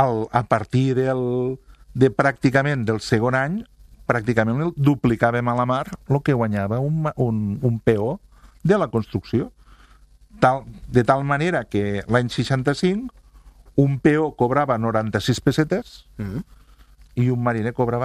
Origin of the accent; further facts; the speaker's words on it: Catalonia, Spain; som més catalans que ningú